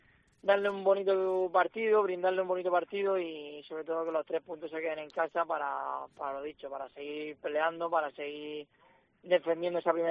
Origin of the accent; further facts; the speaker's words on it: Region of Murcia, Spain; He vivido muchos años en Real Murcia. Soy murciano y murcianista y siempre lo voy a hacer. Por circunstancias de la vida, pues tuve que salir.